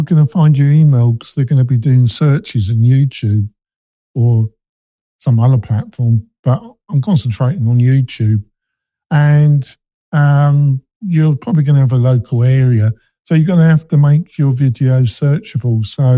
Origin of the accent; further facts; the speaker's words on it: England, United Kingdom; Obviously, it's a bit tricky because I'm English, so it's not a date that I really care about.